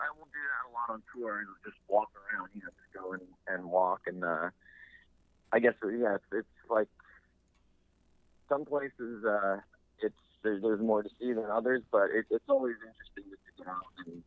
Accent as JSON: {"language": "English", "town": "Long Island", "region": "New York", "country": "United States", "said": "we're originally from Long Island, New York, so kind of the whole like Northeast is sort of our where we started out touring"}